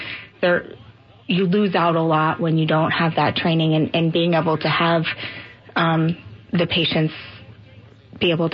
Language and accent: English; Delaware, United States; No, originally I'm from Delaware, but I have lived all up and down the Northeast.